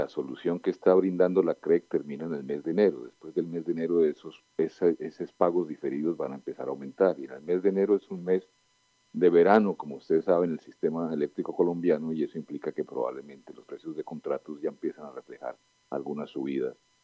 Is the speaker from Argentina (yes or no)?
no; Spain; moved away; Yo vengo de España, donde se incurrió un déficit de tarifa que fue muy prolongado